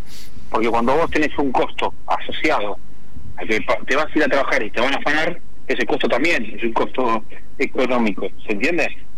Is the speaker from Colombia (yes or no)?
no; Argentina; Nosotros somos los argentinos que están indignados y que tienen bronca.